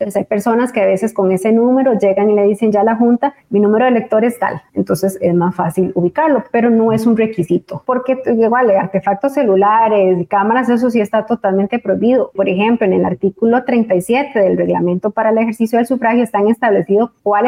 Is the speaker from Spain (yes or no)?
no; Costa Rica; de como costarricenses igual tenemos el derecho, ¿verdad?, a escoger quién nos represente